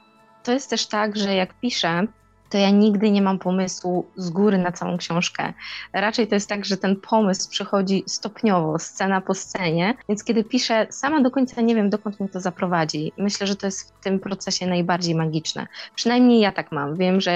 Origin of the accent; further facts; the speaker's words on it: Koły, Opole Voivodeship, Poland; moved away as an adult; also born or lived in Netherlands; now in Iceland; Pochodzę z małej wsi spod Opola, dokładnie z Kół. Wyjechałam już, no muszę powiedzieć, jakiś czas temu, bo najpierw odwiedziłam Holandię, teraz Islandię, ale bardzo często wracam do domu rodzinnego i do Opola.